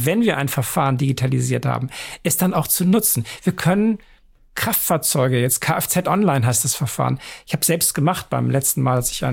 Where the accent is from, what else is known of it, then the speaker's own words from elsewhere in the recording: Hamburg, Germany; also born or lived in Bremen; Ich bin zwar in Bremen geboren, aber ja nach einigen Jahren dann weggezogen. Ich fühle mich durch und durch als Hamburger.